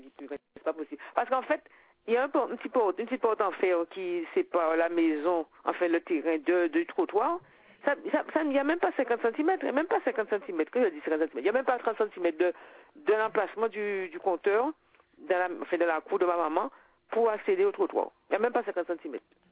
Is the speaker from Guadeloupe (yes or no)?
yes; Les Abymes, Guadeloupe; moi, je suis des Abymes et j'avais fait une demande.